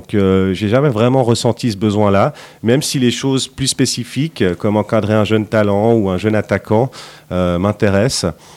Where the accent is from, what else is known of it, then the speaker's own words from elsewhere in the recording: Lausanne, Vaud, Switzerland; En 2004, je suis parti à Sion pendant 2 ans. Et en 2006, je suis venu terminer ma carrière chez moi à Lausanne.